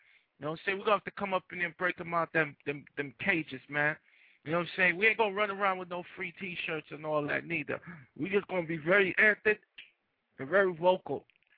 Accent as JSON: {"language": "English", "country": "Jamaica", "lives_now": "New York, United States", "said": "I ain't going to say I'm from New York because I'm originally from Jamaica. I got a green card to prove that shit."}